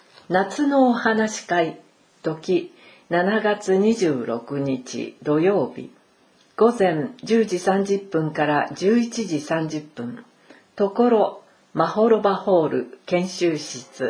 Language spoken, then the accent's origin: Japanese; Ireland; Japanese is a second language; 私はアイルランド出身です。アイルランドはヨーロッパに浮かぶ人口500万人の小さな島で、イングランドのすぐ隣に位置しています。